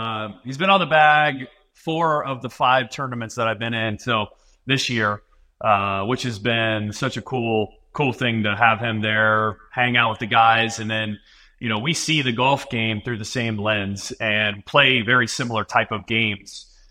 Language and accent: English; Tampa, Florida, United States; I'm from Tampa, Florida, and came up through the ranks with them.